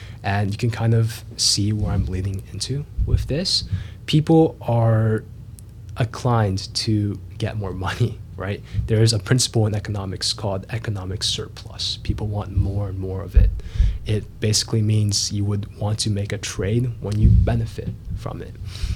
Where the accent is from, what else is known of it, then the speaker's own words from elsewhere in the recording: Fayetteville, North Carolina, United States; maybe in some places in North Carolina, like even my hometown, Fayetteville, they're definitely not a safe place.